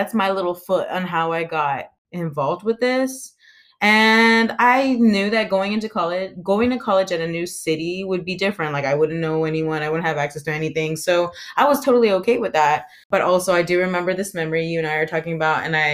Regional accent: Texas, United States; I'm from South Texas, and so there is right there, right along the border

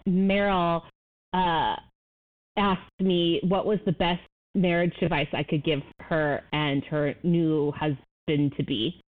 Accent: West Coast, United States; we've decided that we're going to do a West Coast tour because we're both from the West Coast.

